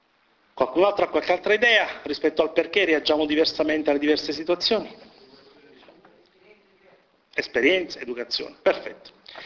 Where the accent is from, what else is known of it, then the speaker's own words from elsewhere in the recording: Naples, Campania, Italy; Se l'idea che avete dei napoletani è diversa, sapendo che sono napoletano